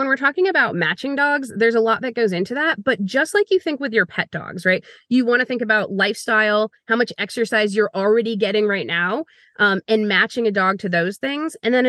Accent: United States; but I'm from the United States and that's my specialty and that's the laws that I know.

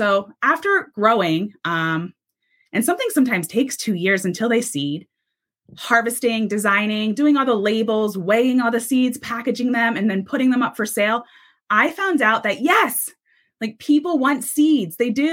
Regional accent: New Jersey, United States; So I grew up in the Garden State, with a garden and chickens, and my pop-pop had a farm

